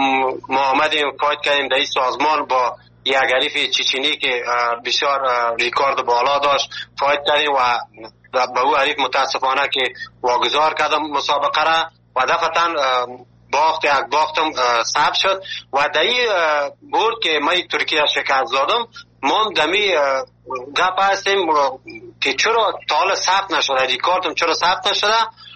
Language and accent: Persian; Afghanistan; now in Turkey